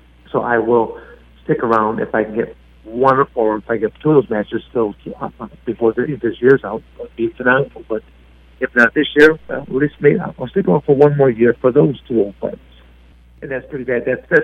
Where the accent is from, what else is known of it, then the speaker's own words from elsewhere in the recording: Michigan, United States; also born or lived in Arizona; I bounce between Michigan and Arizona. I actually look upon them as my two homes. I was born and raised here in Michigan.